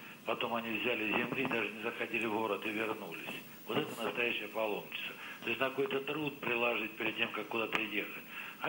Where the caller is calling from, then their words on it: Belgorod, Belgorod Oblast, Russia; Добрый день, Белгород